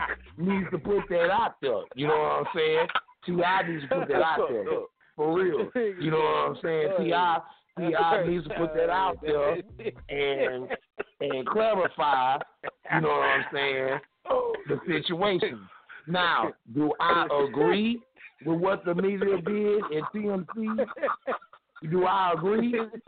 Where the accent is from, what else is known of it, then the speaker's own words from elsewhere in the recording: the South, United States; I'm from the South. I'm from the South. We say anything down here.